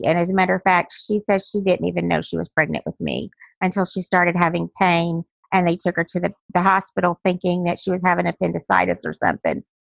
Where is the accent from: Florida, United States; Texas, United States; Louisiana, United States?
Louisiana, United States; now in North Carolina, United States; I was originally from Louisiana. I married a military man, so I've been a little bit of everywhere all over the U.S., and we live in North Carolina now.